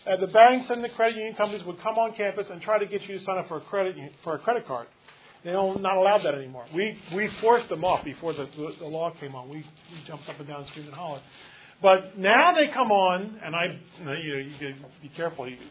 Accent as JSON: {"language": "English", "town": "Philadelphia", "region": "Pennsylvania", "country": "United States", "tie": "born or raised there", "said": "I grew up in Philadelphia, okay?"}